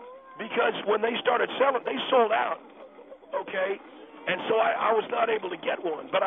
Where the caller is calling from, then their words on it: Lancaster, United States; Sir, I'm calling from Lancaster.